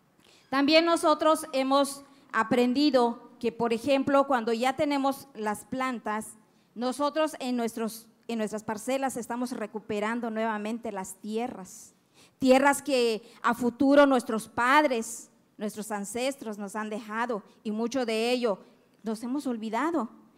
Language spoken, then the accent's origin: Spanish; Calkiní, Campeche, Mexico; en representación de las mujeres maya. Soy de Santa Cruz, ex Hacienda, Calquiní, Campeche.